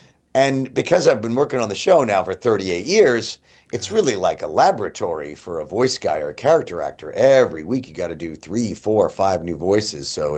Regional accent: East Coast, United States; Growing up on the East Coast, it's kind of the law.

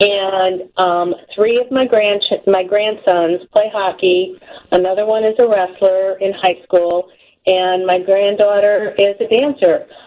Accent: Park Ridge, Illinois, United States; Right, and I grew up in Park Ridge. I have lived here all my life. There's no way I'm going to move.

